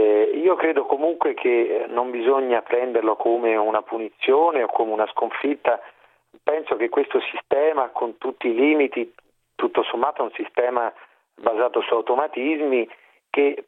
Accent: Naples, Campania, Italy; born there; Capisco la situazione difficile della Campania, conosco bene quella regione, sono nato a Napoli

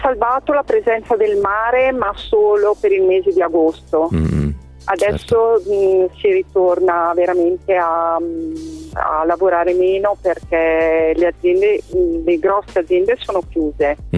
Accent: Brescia, Lombardy, Italy; io sono bresciana, sono nata in provincia di Milano, ma in realtà ho sempre vissuto a Brescia, perché il papà era bresciano, okay. La mamma milanese, ma il papà bresciano.

